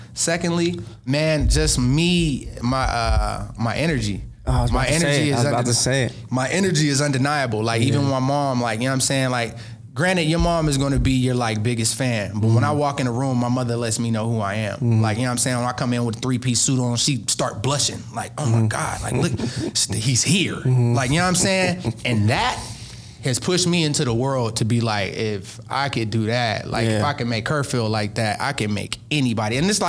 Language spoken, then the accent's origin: English; Youngstown, Ohio, United States; I ain't from Columbus. No disrespect to them. I love y'all too, but I'm from Youngstown, Ohio.